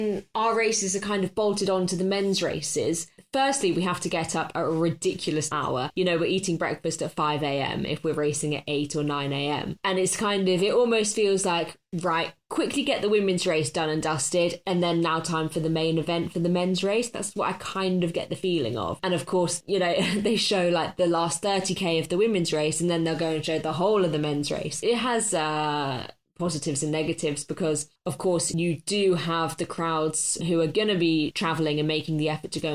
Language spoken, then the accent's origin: English; United Kingdom; because I'm British.